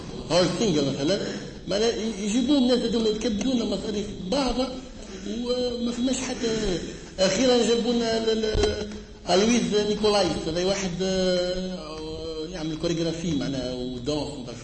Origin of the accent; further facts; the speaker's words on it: Tunisia; من خير المحاضرين عندنا في تونس